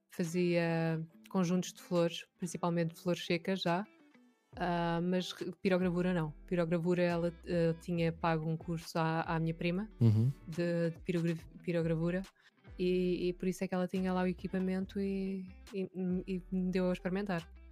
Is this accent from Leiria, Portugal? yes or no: no; Lisbon, Portugal; Sou nascida e criada em Lisboa.